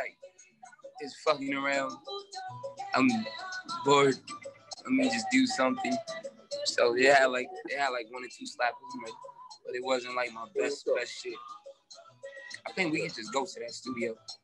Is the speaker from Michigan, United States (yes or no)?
no; Brooklyn, New York, United States; Like, I'm from Brooklyn, so I really know what's up.